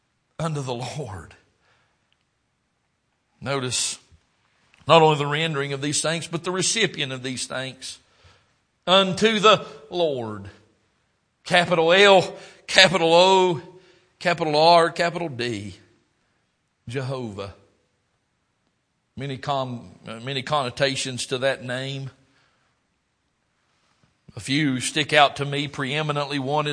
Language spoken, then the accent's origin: English; the South, United States; You can tell I grew up in the South.